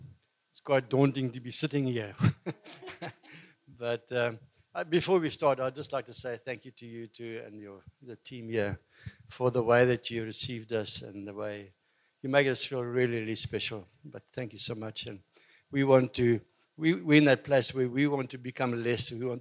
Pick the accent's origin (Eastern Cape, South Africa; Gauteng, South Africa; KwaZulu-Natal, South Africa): Eastern Cape, South Africa; Port Elizabeth; moved away as an adult; now in Windhoek, Namibia; And I grew up in Port Elizabeth and the age of 22. I wanted to spread my wings, and a friend of mine had moved to Windhoek. And he said, it's a great place, so I joined him in Windhoek